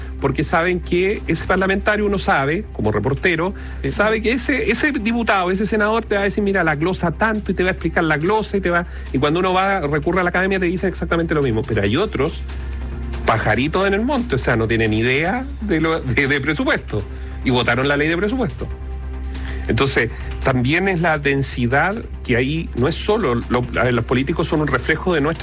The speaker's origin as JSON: {"language": "Spanish", "country": "Chile", "said": "como ciudadanos, como chilenos"}